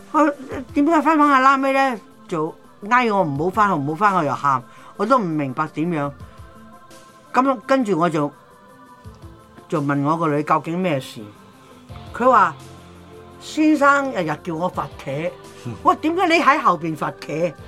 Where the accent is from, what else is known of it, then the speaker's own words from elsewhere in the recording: Taiwan; 因為我哋細個喺台灣咧